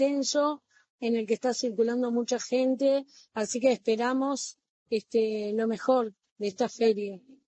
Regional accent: Uruguay; les decimos que somos autores uruguayos

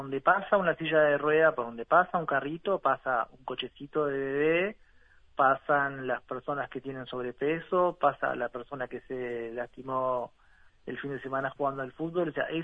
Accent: Uruguay; Y somos todos uruguayos.

